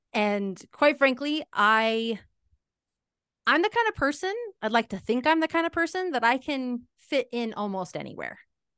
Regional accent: Salt Lake City, Utah, United States; from 1 location located in my hometown, Salt Lake City, Utah

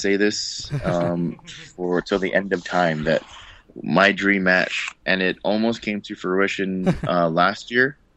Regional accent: Guam; moved away; because I'm from an island. I'm Filipino, or I'm from here.

